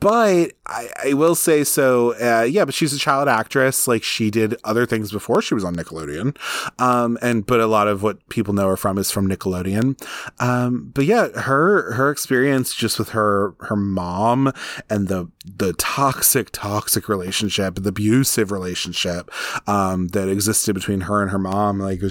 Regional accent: Baltimore, Maryland, United States; Of course, I'm from Baltimore and I live here.

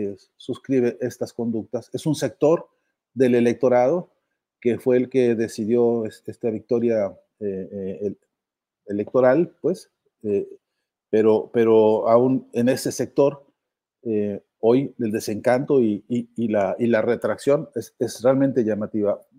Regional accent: Mexico; porque siendo mexicano aquí y ahora, más de una vez está uno escuchando algún tipo de amenazas

